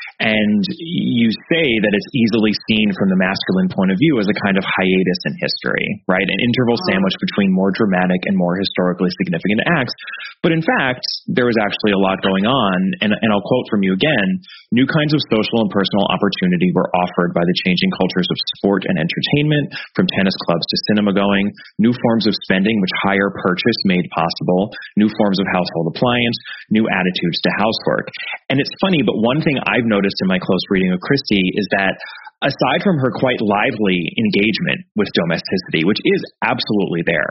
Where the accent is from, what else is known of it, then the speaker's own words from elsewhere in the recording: California, United States; And for me, as a Californian, I thought, is that Hewlett-Packard?